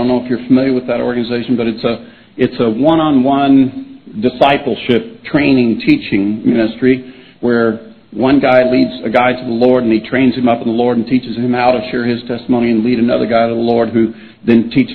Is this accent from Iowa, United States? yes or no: no; Kansas, United States; And when I grew up in Kansas, to get to go in the evening time to see a movie at the movie theater was like something that you planned